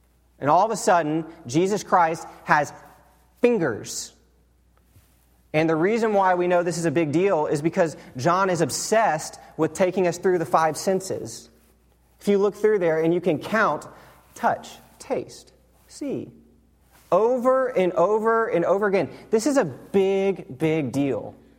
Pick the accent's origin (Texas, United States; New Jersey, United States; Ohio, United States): Texas, United States; Dallas; I am from Dallas, Texas. I just started at SMU with RUF